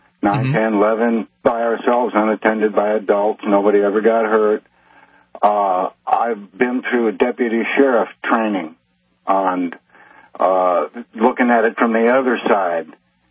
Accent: North Dakota, United States; I grew up in North Dakota in the 50s, and we were taught about guns from the time we could walk.

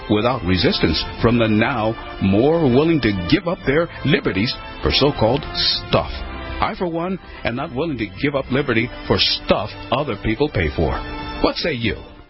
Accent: Cleveland, Ohio, United States; When I was growing up in Cleveland, among the many lessons my dad taught me was there is nothing free in this life

